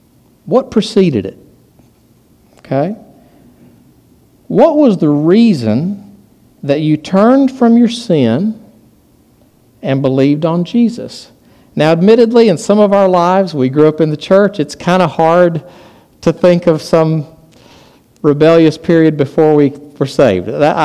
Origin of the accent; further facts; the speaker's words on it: Somerset, Kentucky, United States; I'm from Somerset, and there's Lake Cumberland there.